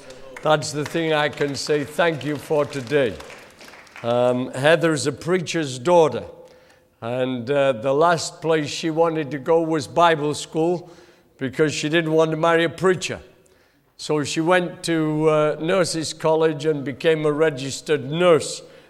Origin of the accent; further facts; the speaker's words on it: Ripon, Yorkshire and the Humber, United Kingdom; accent: Yorkshire; It used to be from Yorkshire, where I'm from. But now I don't know where it's from anymore, because I've been all over the place. So you know, I was born in Ripon, Yorkshire.